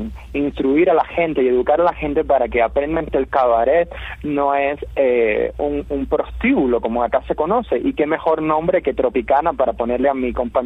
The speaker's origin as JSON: {"language": "Spanish", "region": "Pinar del Río", "country": "Cuba", "said": "porque yo soy de Pinal del Río."}